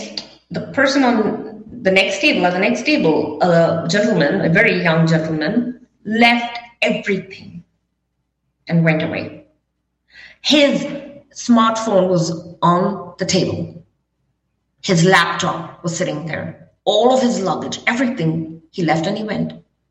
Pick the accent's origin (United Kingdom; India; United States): India; Honestly, I didn't know this word because, you know, I was brought up in India, you know, when we were brought up some years ago.